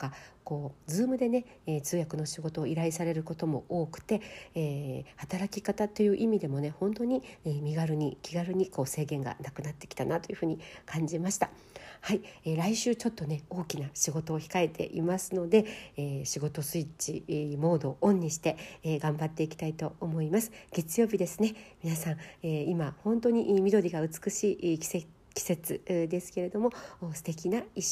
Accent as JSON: {"language": "Japanese", "town": "Kobe", "region": "Hyogo", "country": "Japan", "tie": "born or raised there", "said": "今母が住んでいる山口県であったり、私が生まれ育って姉妹が住んでいる神戸であったり"}